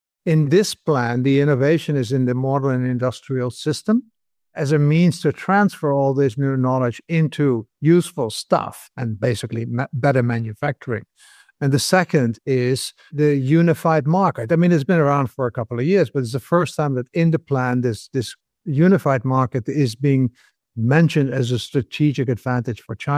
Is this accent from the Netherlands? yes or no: yes; Netherlands; I come from the Netherlands originally